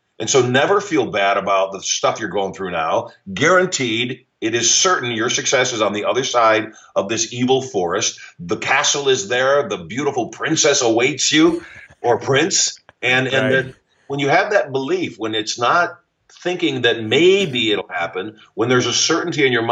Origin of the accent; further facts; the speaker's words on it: Michigan, United States; now in Las Vegas, United States; You know, when I was a kid, I grew up in Michigan.